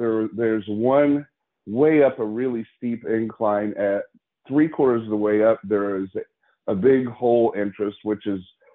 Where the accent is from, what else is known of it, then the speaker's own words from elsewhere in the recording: Florida, United States; I grew up in Florida. We moved there when I was 8, and we were in a very wild area.